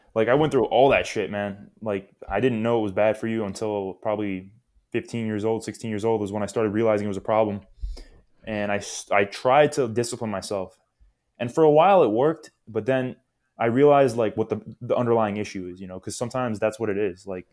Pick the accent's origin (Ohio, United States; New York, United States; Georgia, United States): New York, United States; Queens; Like, I grew up in Queens, New York City, and that's pretty much where I spent, like, the first 18 years of my life or so.